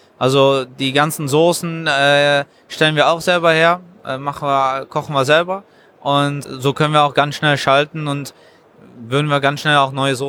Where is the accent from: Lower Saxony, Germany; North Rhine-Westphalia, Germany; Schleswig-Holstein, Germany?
North Rhine-Westphalia, Germany; Cologne; also born or lived in Netherlands; Also ich komme aus Köln, da bin ich geboren. Danach bin ich nach Holland umgezogen.